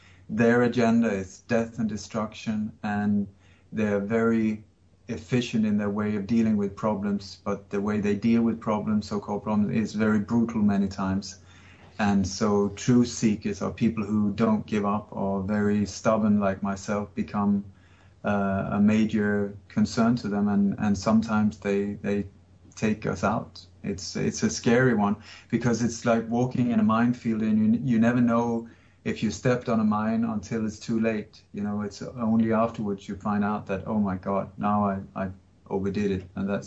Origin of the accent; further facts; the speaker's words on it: Sweden; also born or lived in Denmark; But like you say, I was born in Denmark. I moved to Sweden when I was a kid, and I grew up in a family that was very much involved in the resistance movement against the German occupation.